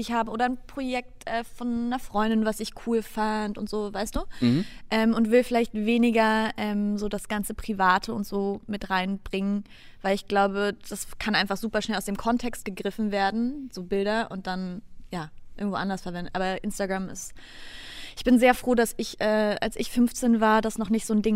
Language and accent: German; Berlin, Germany; Ich bin in Berlin aufgewachsen.